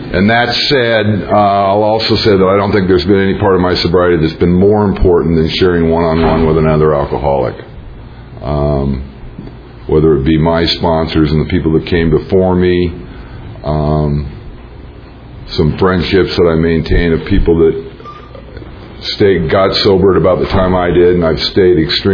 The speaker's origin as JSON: {"language": "English", "town": "Portland", "region": "Oregon", "country": "United States", "tie": "born there", "said": "I was born in Portland, Oregon."}